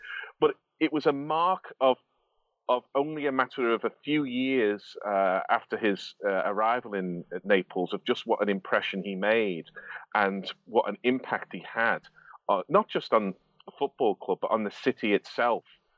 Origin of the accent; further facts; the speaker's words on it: Liverpool, North West England, United Kingdom; And I, you know, obviously I grew up in Liverpool.